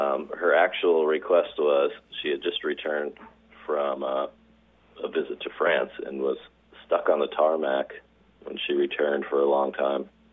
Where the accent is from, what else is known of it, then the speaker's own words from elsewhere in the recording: St. Peters, Missouri, United States; Because I grew up in St. Peter's, Missouri, which is now is a suburb of St. Louis.